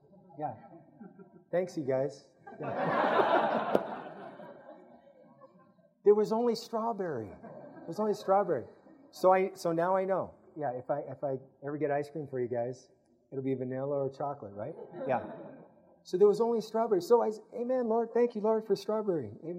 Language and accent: English; Riverside, California, United States; LA. Yeah, I'm from Riverside.